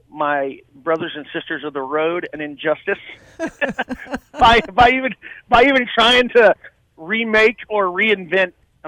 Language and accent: English; Olney, Texas, United States; I'm from Alney, Texas.